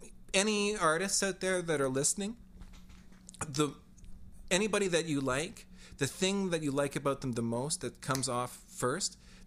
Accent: Canada; like being Canadian, well, even like during the 90s to some degree, but like less so, you were embarrassed about being from here

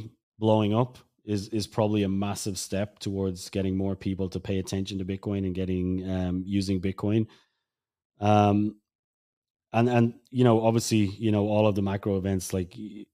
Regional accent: Ireland; But, you know, I come from Ireland

